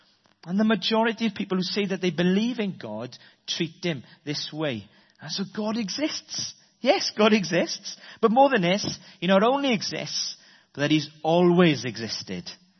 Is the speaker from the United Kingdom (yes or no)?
yes; Wales, United Kingdom; we'll find that I'm a Welshman living in the 21st century, which means that I'm passionate, I'm emotional, I'm open, and I suffer from some form of inverted snobbery.